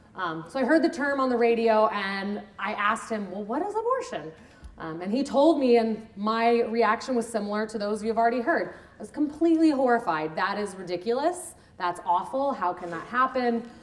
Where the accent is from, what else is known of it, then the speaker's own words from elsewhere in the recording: Giddings, Texas, United States; I grew up in Giddings, Texas, a very small town between Houston and Austin. There were no abortion clinics.